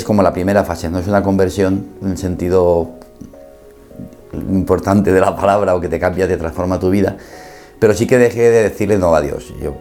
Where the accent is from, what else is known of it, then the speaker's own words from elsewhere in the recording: Valencia, Valencian Community, Spain; also born or lived in Cuenca; nosotros nacimos en Cuenca, que es una ciudad pequeñita entre Madrid y Valencia, y nos se trasladaron a Valencia y, claro, tocaba ponerme en el colegio.